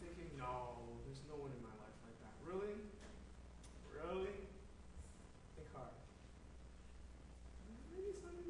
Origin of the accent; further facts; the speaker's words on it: Toronto, Ontario, Canada; the fact that I'm Chinese, the fact that I'm from Toronto